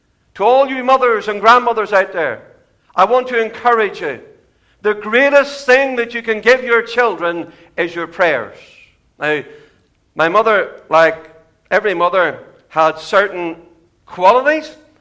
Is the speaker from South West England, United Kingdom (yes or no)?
no; Lisburn, Northern Ireland, United Kingdom; I was born and brought up in Lisburn.